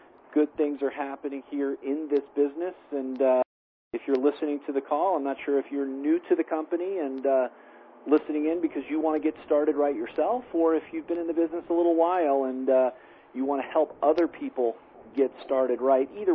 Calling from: Colorado, United States; I'm calling in from Colorado this evening.

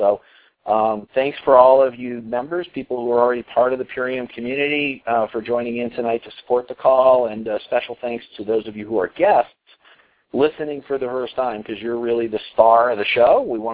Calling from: Colorado, United States; I'm calling in from Colorado this evening.

